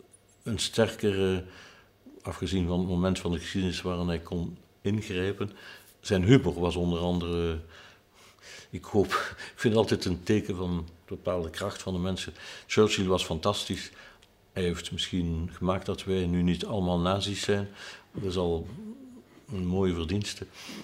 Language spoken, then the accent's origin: Dutch; Flanders, Belgium; En dikwijls vraagt men mij, als Vlaming, hoe komt dat dat het in Vlaanderen zo belangrijk is geworden?